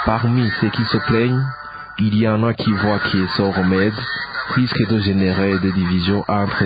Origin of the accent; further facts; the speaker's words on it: Burundi; nous recevons la parole de Dieu dans le contexte d'ici chez nous au Burundi